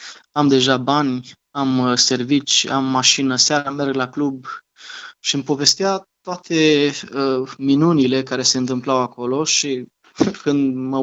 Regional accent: Târgoviște, Dâmbovița, Romania; Eu sunt deloc din Târgoviște.

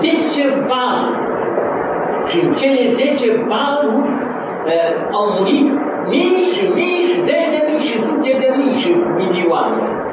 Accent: Tuiteaz, Romania; În satul unde eu am crescut, la Tuiteaz, era un bogătaș în sat.

